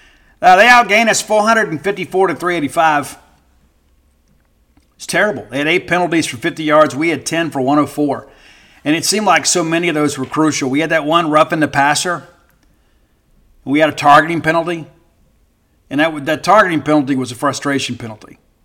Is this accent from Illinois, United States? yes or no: no; Mississippi, United States; I'm from South Mississippi. I know that's sacrilege to get grilled chicken.